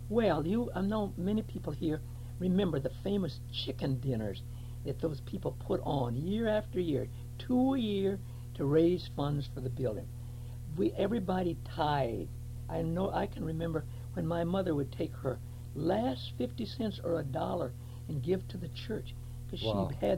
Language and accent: English; Huron, South Dakota, United States; moved away; And where are you from? Oh, I'm from Huron, South Dakota.